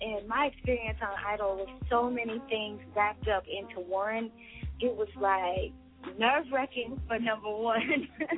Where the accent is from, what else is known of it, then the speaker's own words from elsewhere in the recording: Fort Myers, Florida, United States; from Fort Myers, Florida.